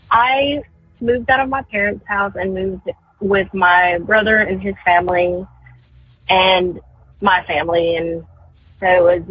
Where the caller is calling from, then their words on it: North Carolina, United States; I am calling from North Carolina